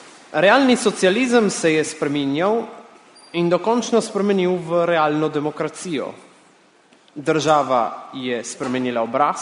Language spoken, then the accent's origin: Slovenian; Italy; No, Italijan nisem, živim v Italiji, imam italijansko državljanstvo, vendar se počutim Slovenca.